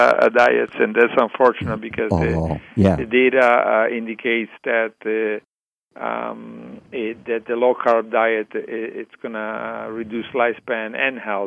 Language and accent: English; Italy; you know, I'm from Italy